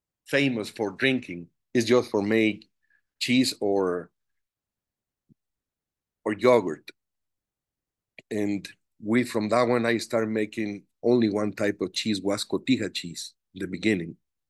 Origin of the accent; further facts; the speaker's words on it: Guanajuato, Mexico; English is a second language; moved away as an adult; also born or lived in Wisconsin / Chicago; Well, I'm original from Mexico, and I live in small and in the middle of the country is Guanajuato is the state. And I emigrated when I was 19 years old to United States. I moved to Wisconsin, and then I live in Chicago, and then I come back to Mexico again